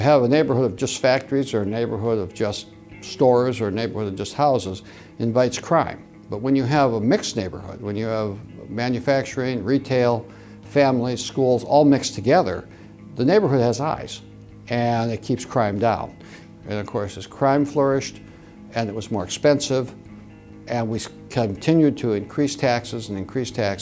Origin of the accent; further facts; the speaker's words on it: Detroit, Michigan, United States; I grew up in Detroit.